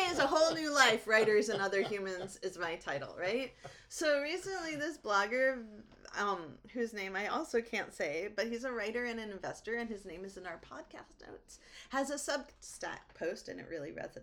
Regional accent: New Hampshire, United States; I grew up in New Hampshire. And we had French last names.

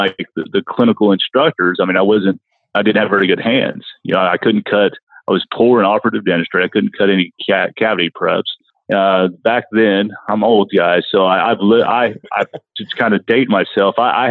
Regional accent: Oklahoma, United States; accent: Southern; I practice in Tulsa, Oklahoma, born and raised in Oklahoma. So you guys are probably picking up a little bit of a Southern accent, and that's me, the Asian guy with the Southern accent.

